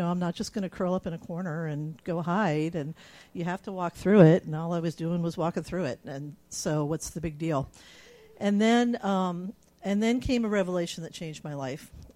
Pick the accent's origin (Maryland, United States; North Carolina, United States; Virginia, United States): Maryland, United States; because when I was a kid, I grew up in Maryland, and my best friend from childhood lives in Pennsylvania, and I live in Alaska.